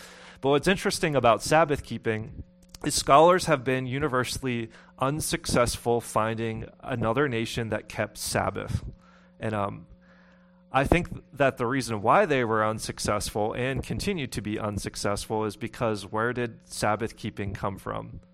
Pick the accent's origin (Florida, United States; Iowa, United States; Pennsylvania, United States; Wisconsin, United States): Pennsylvania, United States; So I'm from Pennsylvania, not from New Jersey, right?